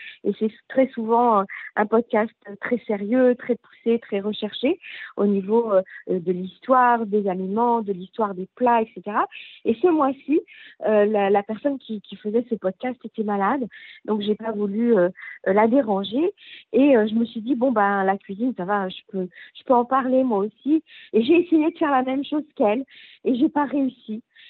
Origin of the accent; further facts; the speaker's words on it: Tunisia; now in France; on a quitté la Tunisie, on est parti en France. C'était déjà deux mondes complètement différents et complètement opposés. C'était un exil forcé, c'était une souffrance, c'était un départ qui a causé beaucoup de peine.